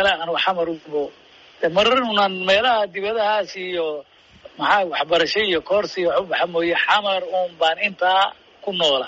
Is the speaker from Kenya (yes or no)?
no; Somali Region, Ethiopia; born or raised there; moved away as an adult